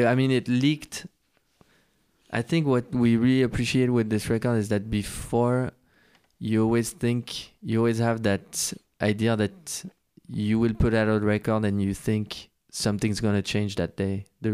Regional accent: Versailles, Île-de-France, France; English is a second language; We felt very different growing up in Versailles.

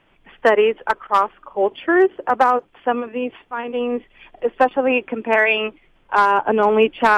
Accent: Brazil; moved away; I grew up in Brazil, and I'm an older child.

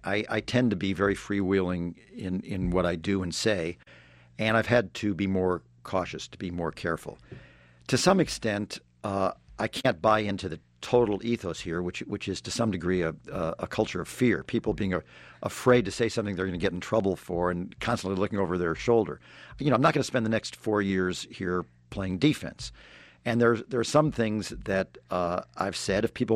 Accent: St. Louis, Missouri, United States; I'm a Midwesterner from St. Louis, which is about 3 hours away.

